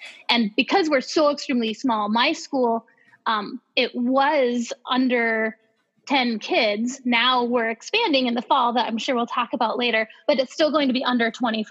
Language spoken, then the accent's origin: English; Iowa, United States; now in Woodbury, United States; I grew up in Iowa. Actually, I lived in Woodbury for a small amount of time.